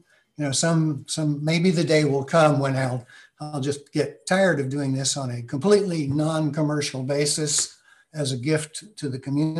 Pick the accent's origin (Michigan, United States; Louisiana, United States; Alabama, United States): Alabama, United States; Huntsville; Huntsville, Alabama.